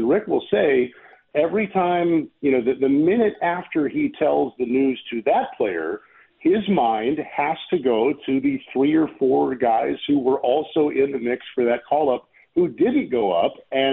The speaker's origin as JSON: {"language": "English", "region": "Illinois", "country": "United States", "tie": "born or raised there", "said": "especially for me as an Illinois guy growing up in the Chicago area"}